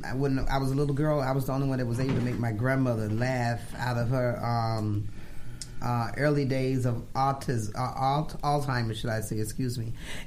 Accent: Columbus, Georgia, United States; Right, all the way from Fort Benning, Columbus, Georgia.

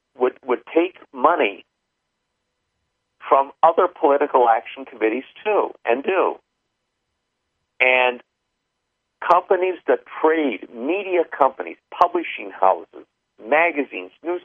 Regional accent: United States; As I've told people a number of times, I'm an American. I care about what happens to this country.

